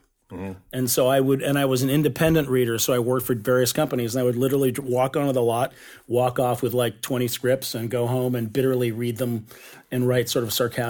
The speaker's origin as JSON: {"language": "English", "town": "Spokane", "region": "Washington", "country": "United States", "said": "A lot of us were from the Northwest, and I'm from Spokane, Washington, and I knew that part of the country really well."}